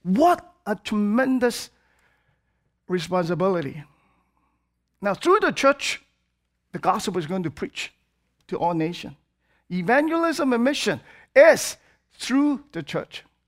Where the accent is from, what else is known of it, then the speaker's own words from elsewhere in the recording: Hong Kong; moved away as an adult; also born or lived in Houston; The first one, the church I grew up with in Hong Kong. Then I came to Houston, go to college